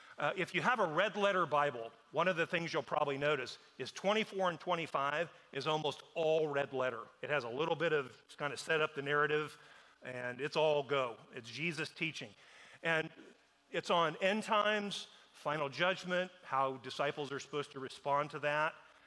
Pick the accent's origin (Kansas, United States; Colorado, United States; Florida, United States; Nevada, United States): Kansas, United States; Seneca; I'm a fifth-generation Kansan. My hometown's a little town called Seneca, Kansas. It's in Nemaha.